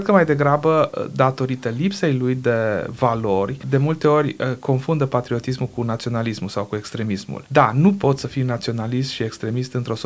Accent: Romania; Noi suntem români, suntem împrăștiați, cred că mai bine de 3 milioane de români trăiesc în afara granițelor țării.

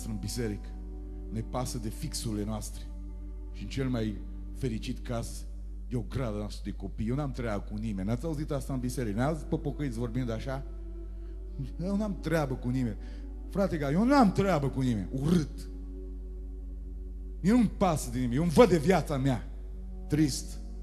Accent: Sovata, Mureș County, Romania; Eu vin din Sovata.

